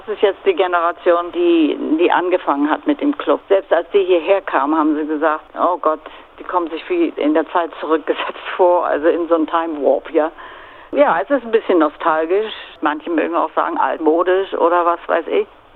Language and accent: German; East Germany, Germany; moved away as an adult; now in Gold Coast, Australia; War nicht immer einfach am Anfang, weil wir ja als Ostdeutsche auch kein Geld mitnehmen durften.